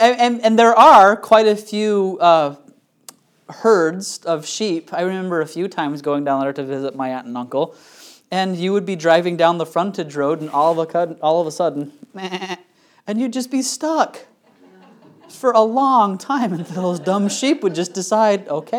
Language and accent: English; Utah, United States; I have quite a few friends that I grew up with in Utah